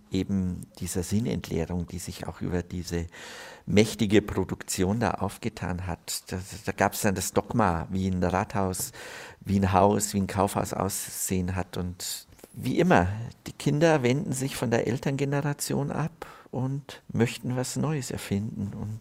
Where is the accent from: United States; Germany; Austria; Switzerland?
Germany; Bavaria; Ich bin natürlich als Oberbayer sehr geprägt durch Barock und Rokoko.